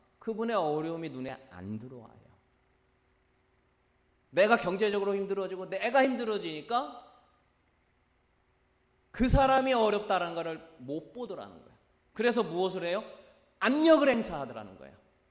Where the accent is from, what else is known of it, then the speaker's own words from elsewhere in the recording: Chungcheong, South Korea; 제가 착해가지고 충청도 사람이니까